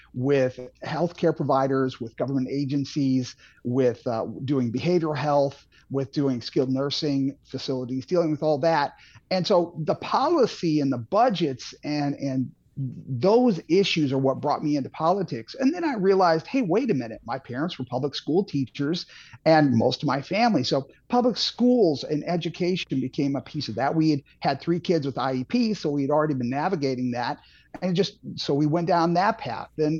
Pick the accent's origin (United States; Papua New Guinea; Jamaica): United States; St. Charles, Missouri; remind me a lot of what it was like growing up in St. Charles before we had all the casino money and all the development that turned St. Charles into something else.